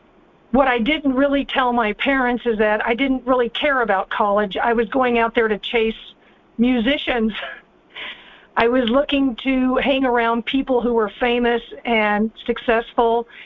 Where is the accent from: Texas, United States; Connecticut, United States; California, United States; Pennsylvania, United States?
Texas, United States; I grew up in Texas in the U.S., and I always felt like I didn't fit in, I didn't belong, and I wasn't like other people.